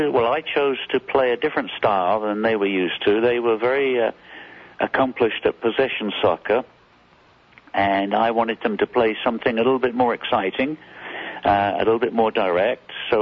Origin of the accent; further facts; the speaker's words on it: London, United Kingdom; Yeah, I was born in England, grew up in London, and played soccer at college in England